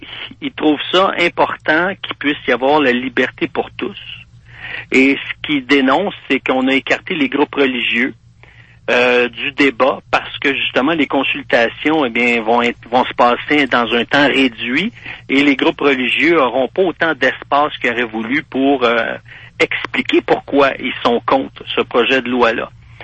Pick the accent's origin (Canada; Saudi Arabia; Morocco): Canada; Quebec; On est Québécois, on aime raconter des blagues, on aime rire.